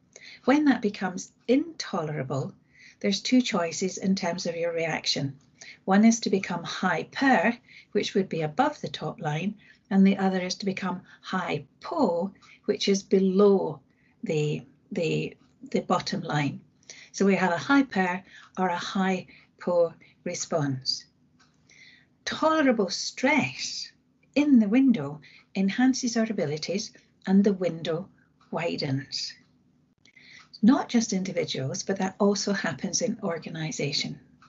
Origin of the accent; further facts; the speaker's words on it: Glasgow, Scotland, United Kingdom; now in Maidenhead, United Kingdom; I qualified as a social worker and probation probation officer in the 70s in Glasgow. That's my hometown.